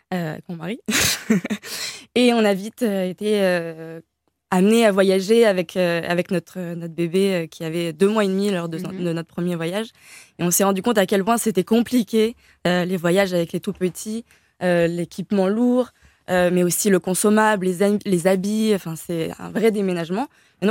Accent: France; On est en France, moi je suis la fondatrice, je suis française

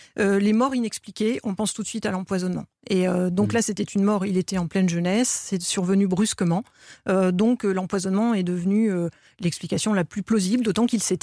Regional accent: Lille, Hauts-de-France, France; Je suis de Lille, hein, donc je vais utiliser la drache.

